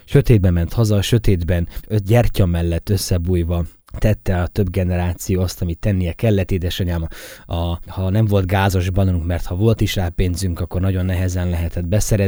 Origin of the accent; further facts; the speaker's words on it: Zakarpattia Oblast, Ukraine; szerencse, hogy mondjuk nem a Magyarország szívében, vagy éppen egy német ország területén nőttem fel gyermekként. És nem ott szívtam magamba az élethez szükséges dolgokat, hanem itt Kárpátalján.